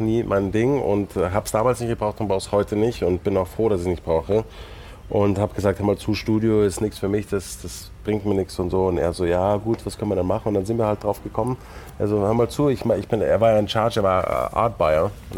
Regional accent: Germany; now in England; Also als Deutscher in England, also ich war natürlich nur der Nazi.

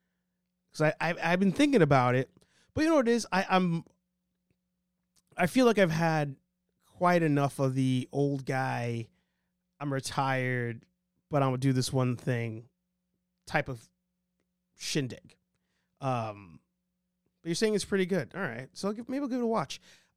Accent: New York, United States; I'm not a big fan of … even though I'm from New York.

